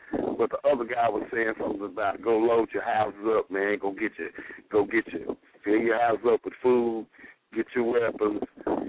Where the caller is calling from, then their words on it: Arizona, United States; I'm calling from Arizona.